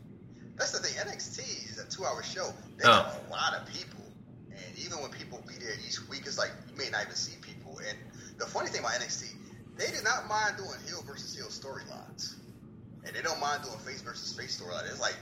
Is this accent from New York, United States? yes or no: no; Kansas, United States; Oh, how you speak this language? Like, where are you from? Kansas.